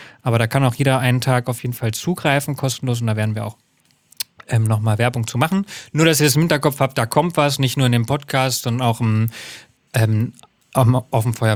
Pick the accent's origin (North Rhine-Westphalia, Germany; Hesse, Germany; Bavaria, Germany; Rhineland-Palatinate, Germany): Hesse, Germany; ich komme aus Hessen und bei einer kleinen Freiwilligen Feuerwehr gelernt